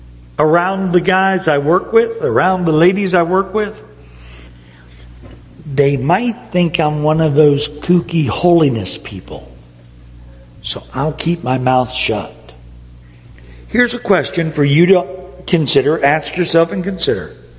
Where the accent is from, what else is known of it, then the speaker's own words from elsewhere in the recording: Upper Ohio Valley, United States; as we grew up in the Upper Ohio Valley, mixed bathing, which was always a strange concept